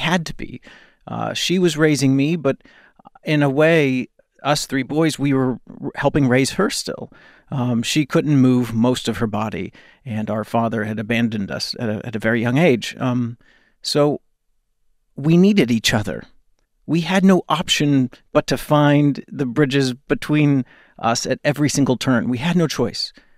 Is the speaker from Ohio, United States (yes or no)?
no; Texas, United States; For a little gay boy growing up in Texas, it was about as stacked a deck as you could get, I'll tell you that.